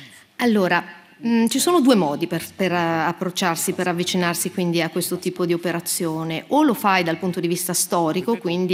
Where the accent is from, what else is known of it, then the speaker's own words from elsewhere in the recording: Venezuela; volevo dire che innanzitutto il Venezuela è il mio paese.